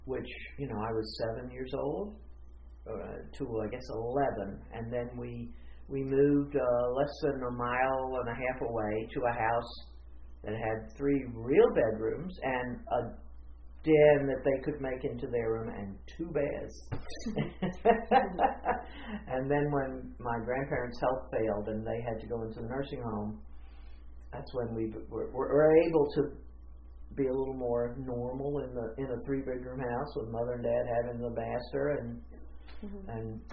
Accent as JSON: {"language": "English", "town": "Memphis", "region": "Tennessee", "country": "United States", "tie": "born or raised there", "said": "I grew up in Memphis"}